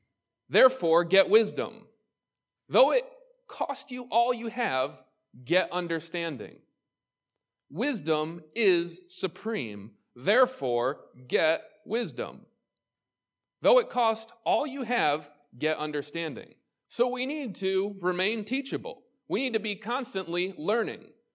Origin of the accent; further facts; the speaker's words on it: Germany; first language German; English is a second language; also born or lived in Israel; now in United States; English is not my first language. German was my first language. I'm a dual citizen to Germany. I was born in Israel. Shortly after that, moved to Germany. And before I moved to the United States, I only spoke German